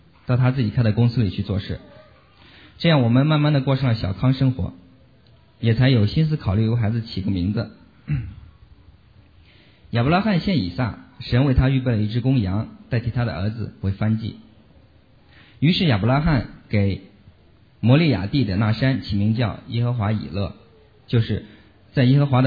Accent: Shaanxi, China; 我们陕西人说，带个娃比管三亩地还累。

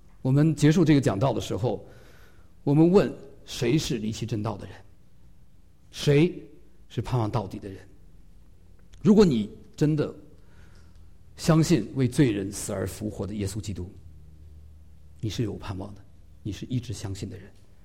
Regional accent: China; now in New Zealand; 因为我们是中国人被邀请啊

